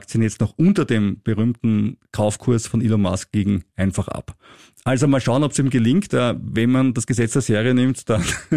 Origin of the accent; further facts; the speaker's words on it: Austria; weil bei großen Börsengängen bin ich als Österreicher immer viel zu spät dran